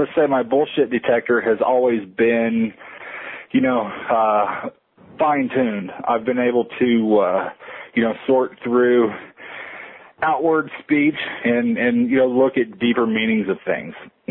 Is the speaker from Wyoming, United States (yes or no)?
yes; Casper, Wyoming, United States; born there; I was born in Casper, Wyoming.